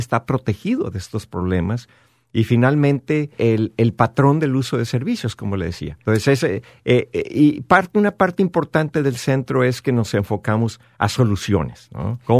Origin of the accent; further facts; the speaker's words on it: Guamúchil, Sinaloa, Mexico; now in United States; que yo soy mexicano. De hecho, soy de los inmigrados aquí en Estados Unidos. Yo vengo de México, soy sinaloense de un pueblo de Guamúchil, Sinaloa, de donde … donde creció. Tengo más de 20 años aquí en California